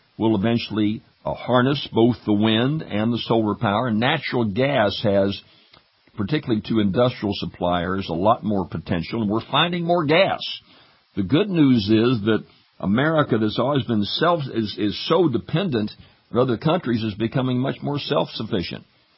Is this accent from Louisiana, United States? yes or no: yes; Louisiana, United States; all the way down to my home state of Louisiana into Texas